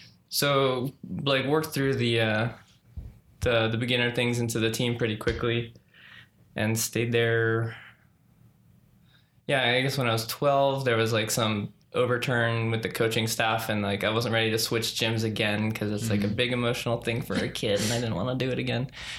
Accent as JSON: {"language": "English", "region": "Maryland", "country": "United States", "tie": "born or raised there", "also_born_or_lived": "Washington, D.C.", "said": "In Washington, D.C. Or born in Washington, D.C. Grew up in Maryland."}